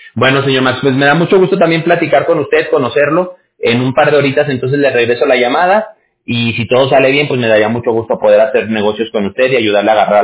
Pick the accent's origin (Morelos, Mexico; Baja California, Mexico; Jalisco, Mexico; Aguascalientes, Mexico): Aguascalientes, Mexico; Yo soy de Aguascalientes.